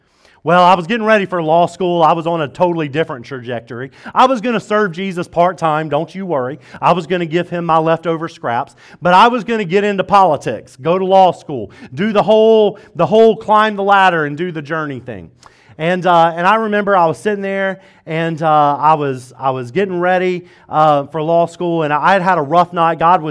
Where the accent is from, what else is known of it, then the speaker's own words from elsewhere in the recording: Deep South, United States; growing up in the Bible Belt in Deep South, I actually saw it the opposite way